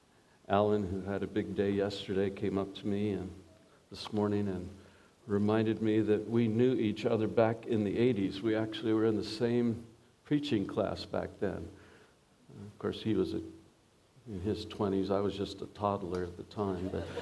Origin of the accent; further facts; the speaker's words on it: California, United States; accent: Californian; now in Cambridge, United Kingdom; We've lived in Cambridge for 13 years, but the accent is still Californian, which is where I grew up.